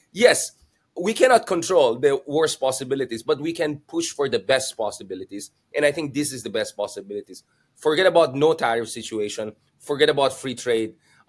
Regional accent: Baguio, Cordillera Administrative Region, Philippines; I come from Baguio City, where we have been building Texas Instruments, you know, for quite a long time.

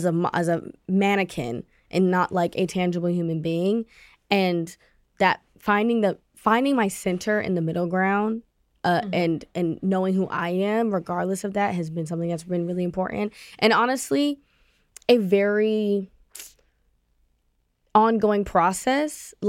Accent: Ohio, United States; I'm from Ohio. I'm from down the hill.

